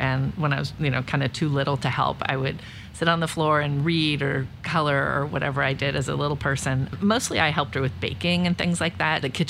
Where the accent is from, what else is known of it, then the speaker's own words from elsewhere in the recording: Menlo Park, California, United States; I grew up in Menlo Park, California, which is now known as home of Meta and Facebook.